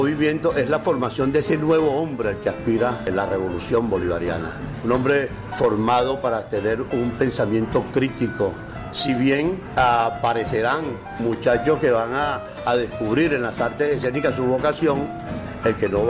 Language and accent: Spanish; Venezuela; la forma estética y artística del pueblo venezolano, y eso me congracia con mi pueblo y conmigo mismo.